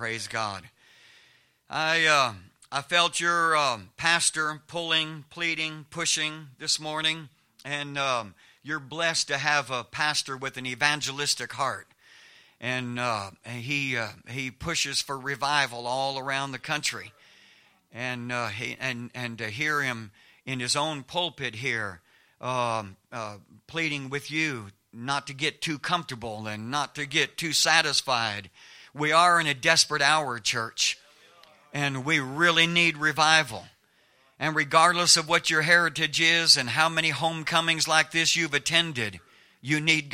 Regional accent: California, United States; Some of you that have heard my testimony, you know that I was raised in California, and yet you still let me preach here, so that's a miracle.

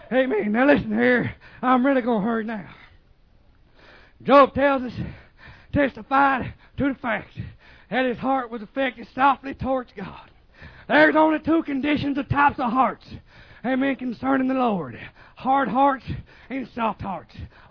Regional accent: Texas, United States; I'm from Texas, but that's where he is for us.

